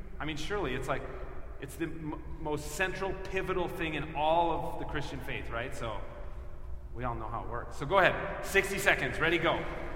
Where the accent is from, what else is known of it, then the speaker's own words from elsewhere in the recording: Edina, Minnesota, United States; I grew up in Edina, went to a church there.